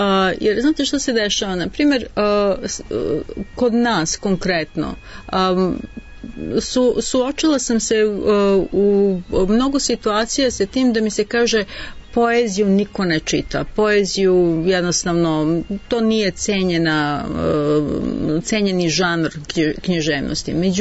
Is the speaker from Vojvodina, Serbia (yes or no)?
no; Belgrade, Serbia; učestvovala sam na sajmu knjiga kod nas u Beogradu, na Oktobarskom salonu.